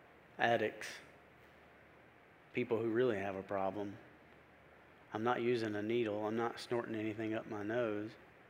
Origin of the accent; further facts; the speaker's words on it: Brunswick, Georgia, United States; I was born and raised in Brunswick, down on the coast.